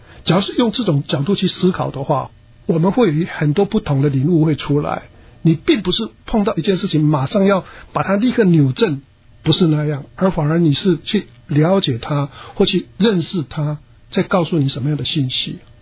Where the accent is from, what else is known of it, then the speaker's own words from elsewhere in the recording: Taiwan; 比如说像我们从台湾来的话